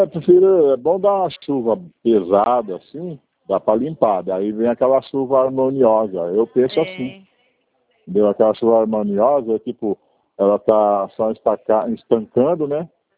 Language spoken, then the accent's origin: Portuguese; Barueri, São Paulo, Brazil; Eu nasci e cresci aí, né? Eu sou da aldeia de Barueri.